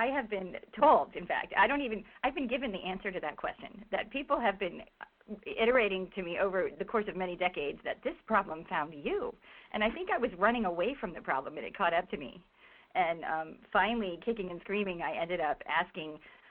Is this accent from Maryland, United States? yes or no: yes; Maryland, United States; And so I grew up in Maryland and spent all of my growing up years there near Washington, D.C.